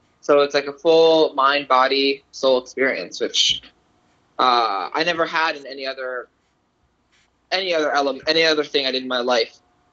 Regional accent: Queens, New York, United States; first language ro; English is a second language; I'm Romanian. I'm a Romanian American. Hey. So Romanian is my first language. But I grew up in Queens, in New York.

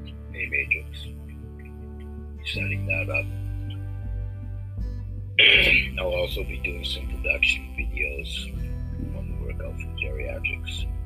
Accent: Maine, United States; how we're both coincidentally from Maine

